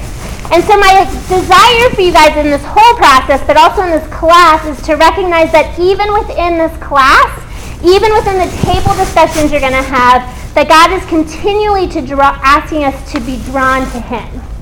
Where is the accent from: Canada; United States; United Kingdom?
United States; Woodstock, Georgia; I've grown up in the Archdiocese of Atlanta. I grew up in Woodstock, Georgia. I went to Etowah High School.